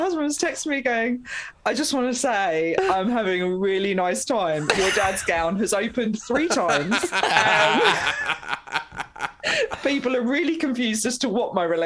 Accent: East of England, United Kingdom; I was born in Essex.

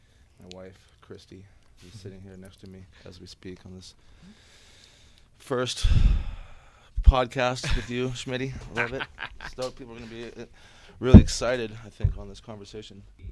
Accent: San Diego, California, United States; And I'm from Pacific Beach.

